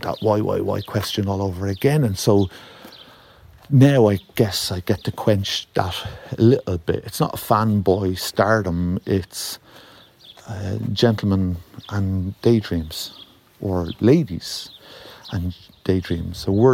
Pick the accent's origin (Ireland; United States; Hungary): Ireland; I can't do two things extremely well as an Irishman.